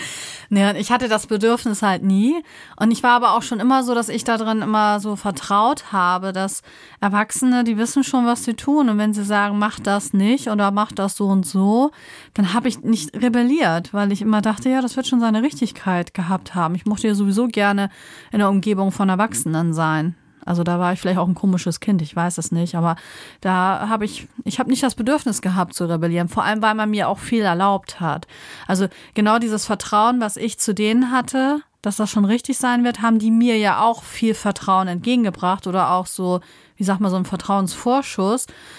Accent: Lower Saxony, Germany; Ich komme ja eher aus der Nähe Hamburg, ne? Also ich habe ja zwischen Hamburg, Bremen, Hannover gewohnt. Bumm. Einmal in der Mitte, aber näher an Hamburg dran.

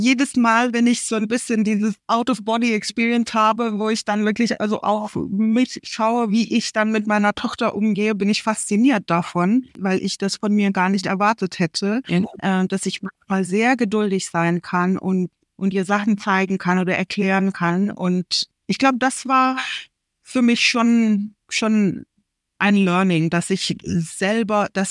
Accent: India; first language Marathi; German is a second language; also meine Muttersprache, Marathisch, versteht sie.

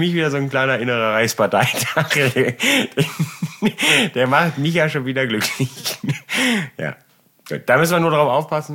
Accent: Germany; Ich weiß nicht, ich bin Deutscher.

